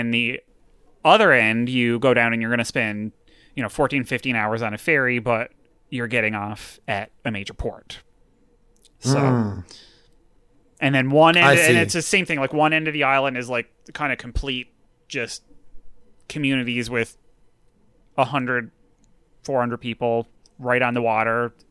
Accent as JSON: {"language": "English", "country": "Canada", "said": "I'm Canadian, by the way"}